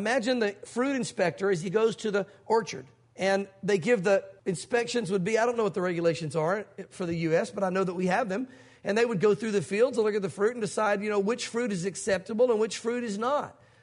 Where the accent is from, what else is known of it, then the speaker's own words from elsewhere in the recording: the South, United States; growing up in the South, growing up as a preacher's kid, growing up in a mainline denomination, being in church every week for all these years